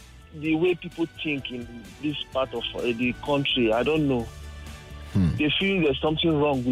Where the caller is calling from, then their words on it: Lekki, Lagos, Nigeria; I'm calling from, I'm at Lekki at the moment.